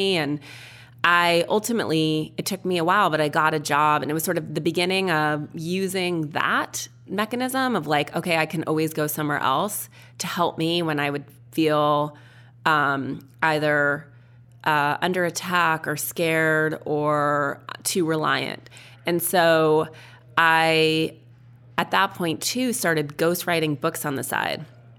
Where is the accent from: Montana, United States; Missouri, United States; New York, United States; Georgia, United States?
Montana, United States; she even went on Donahue when I was a little kid growing up in Montana